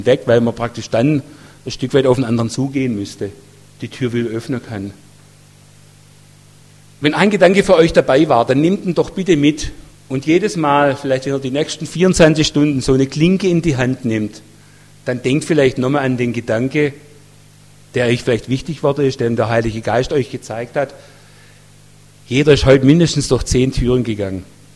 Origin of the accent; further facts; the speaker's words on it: Germany; Für uns als Deutsche in unserer Kultur ist das ein bisschen gewöhnungsbedürftig.